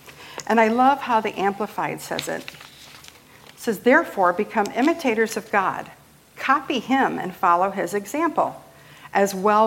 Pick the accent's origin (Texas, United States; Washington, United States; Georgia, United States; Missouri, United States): Missouri, United States; St. Louis; And we grew up in North County